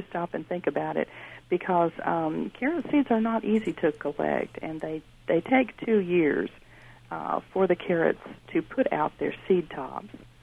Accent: the South, United States; I grew up in the South, and I was raised on very plain, wholesome cooking.

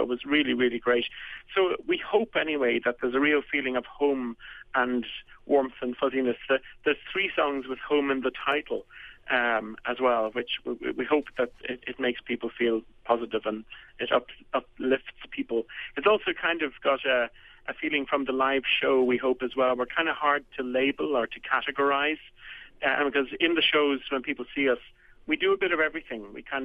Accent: Ireland; when we're growing up in Ireland, we learn two languages, English and Irish

